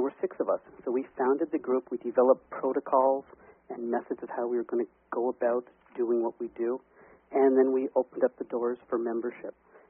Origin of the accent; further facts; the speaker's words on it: Montreal, Quebec, Canada; English is a second language; now in United States; I grew up in Montreal in Canada. I learned English so I could come to the United States.